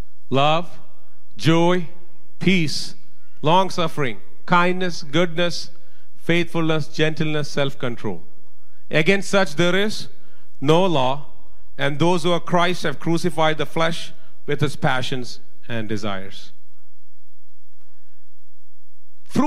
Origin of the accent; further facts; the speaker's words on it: India; English is a second language; moved away; because I came from India, I didn't know the Lord. I was more like an atheist. I lived, under Buddhist philosophies.